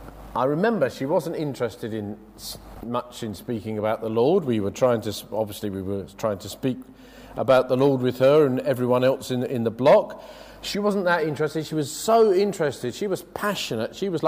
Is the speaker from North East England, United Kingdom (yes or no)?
no; London, United Kingdom; I lived where I was born in East London, in Bow, in Mile End.